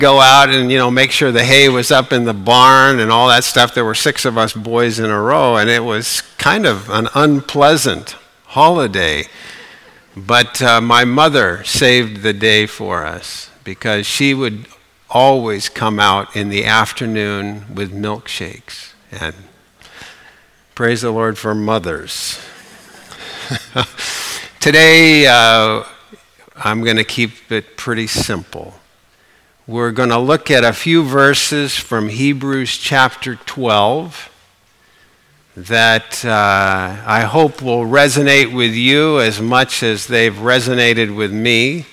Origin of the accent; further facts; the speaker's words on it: Portland, United States; I grew up in Portland with many brothers and sisters. And we lived on the outskirts of town